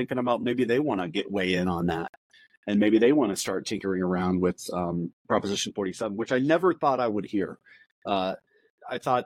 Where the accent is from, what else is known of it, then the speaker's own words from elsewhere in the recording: Colorado, United States; You know, my home state of Colorado, the pressure is on.